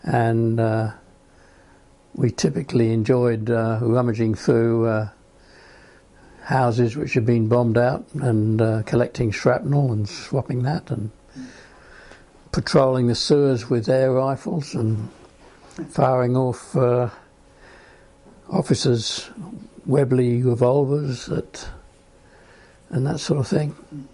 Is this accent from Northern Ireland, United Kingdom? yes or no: no; London, United Kingdom; moved away as an adult; also born or lived in Wales; I spent my first 25 years in UK. I was born in Northwest London, and 5 years before World War II, and so we got evacuated during the war to Northwest Wales.